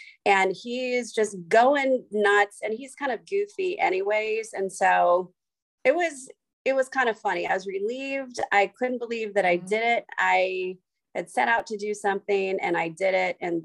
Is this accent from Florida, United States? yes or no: yes; Florida, United States; So I, growing up in Florida, you could swim before you could walk.